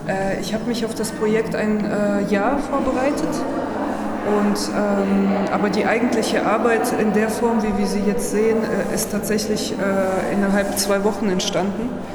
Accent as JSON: {"language": "German", "town": "Cologne", "region": "North Rhine-Westphalia", "country": "Germany", "said": "ich komme aus Köln."}